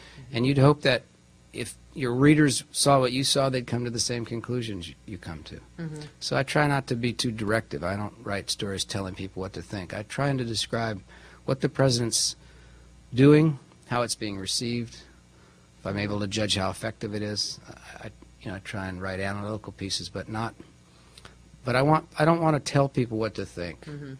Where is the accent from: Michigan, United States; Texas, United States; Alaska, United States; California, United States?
California, United States; Well, you know, I'm from California. I grew up there